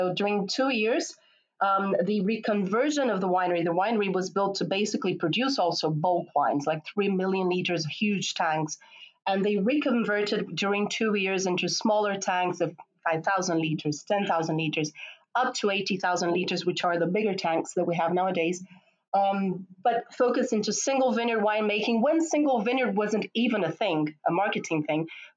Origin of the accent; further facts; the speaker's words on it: Brazil; born there; English is a second language; I was born in Brazil. Later on, I was born in 1981.